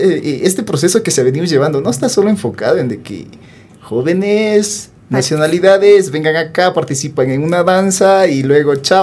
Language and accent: Spanish; Sarayaku, Pastaza, Ecuador; vengo de la comunidad Sarayaku, de la provincia de Sucumbíos.